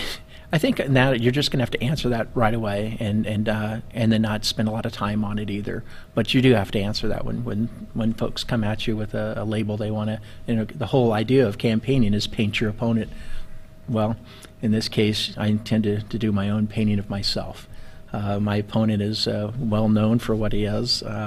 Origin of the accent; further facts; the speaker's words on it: Spokane, Washington, United States; I grew up here in Spokane, graduated Ferris High School, so Spokane has been my stomping ground since riding my bicycle through Northtown Mall before it became an indoor mall.